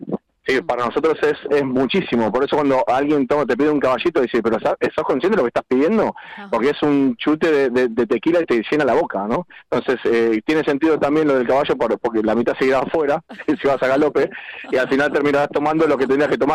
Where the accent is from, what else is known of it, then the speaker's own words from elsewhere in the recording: Bilbao, Basque Country, Spain; now in Madrid, Spain; soy de Bilbao. Desde que me enteré que los de Bilbao deciden dónde nace, me declaro bilbaíno.